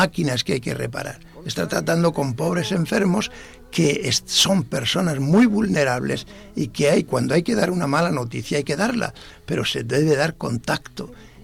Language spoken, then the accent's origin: Spanish; Molina de Segura, Region of Murcia, Spain; 6 u 8 estudiantes de diversas carreras de mi pueblo, de Molina de Segura.